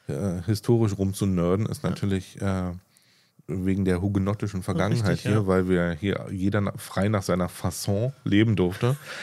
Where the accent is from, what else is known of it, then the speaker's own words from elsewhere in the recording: Berlin, Germany; Ja, also ich komme ja nur aus dem Süden von Neukölln.